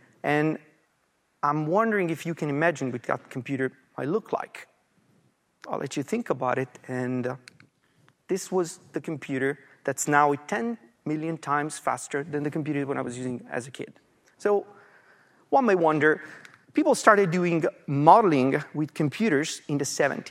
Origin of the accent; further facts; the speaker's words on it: Italy; we're both Italian, so I grew up in Italy.